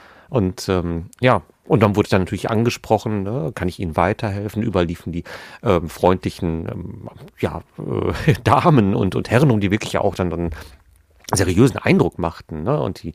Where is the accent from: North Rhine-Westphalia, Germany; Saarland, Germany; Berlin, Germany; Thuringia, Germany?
North Rhine-Westphalia, Germany; Gelsenkirchen; Gelsenkirchen, ne? Meine Heimatstadt, ja. Gelsenkirchen Nord ist Bur, ne?